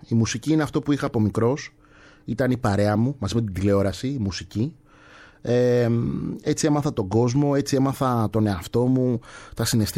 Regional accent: Athens, Attica, Greece; έχω γεννηθεί εδώ, ξέρω τα ήθη και τα έθιμα, είμαι Έλληνας, έχω αφρικανική καταγωγή. Και αυτά συνυπάρχουν, είναι μαζί. Δεν θα μπορούσα να διαλέξω κάτι, να πω ότι κάτι είμαι πιο πολύ από κάτι άλλο. Εννοείται πως είμαι πιο πολύ αμπελοκυπιώτης

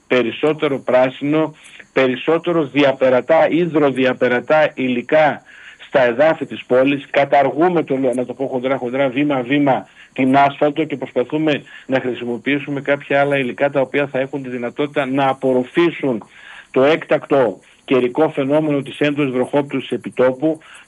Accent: Ioannina, Epirus, Greece; εγώ είμαι ένας Γιαννιώτης που αγαπάει πολύ την Πρέβεζα.

